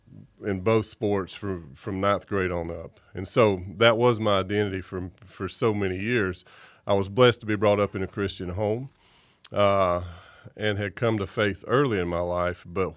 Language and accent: English; Hendersonville, North Carolina, United States; I'm originally from Hendersonville, North Carolina, up in the mountains.